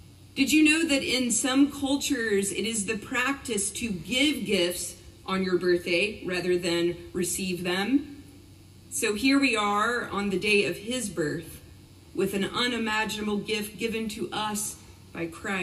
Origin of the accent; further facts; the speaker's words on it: Kingsport, Tennessee, United States; When I was a little girl growing up in Kingsport, Tennessee, in a small Episcopal church